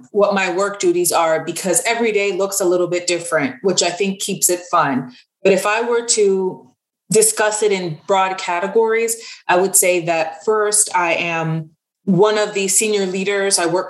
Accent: Miami, Florida, United States; Well, I am originally from South Florida, from Miami, Florida, and I attended undergrad at the University of Miami in Coral Gables, Florida.

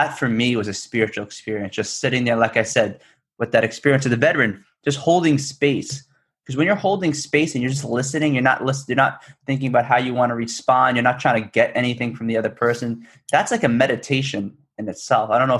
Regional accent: Northport, New York, United States; We would go to the VA hospital in my hometown here in Northport.

